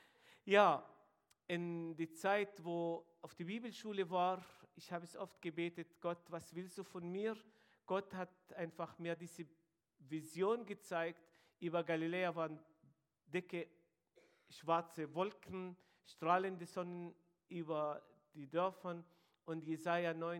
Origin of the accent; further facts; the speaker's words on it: Israel; German is a second language; komme von dem arabischen Hintergrund. Ich sage zu meiner Person, ich bin Israeli, aber kein Jude. Ich bin ein Araber, aber kein Muslim. Das heißt, in Israel leben 2% arabische Christen.